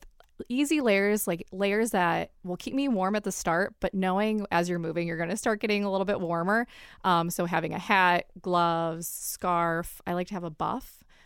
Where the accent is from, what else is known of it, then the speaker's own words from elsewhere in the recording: Cleveland, Ohio, United States; I'm from Cleveland originally, so I love Cuyahoga Valley National Park.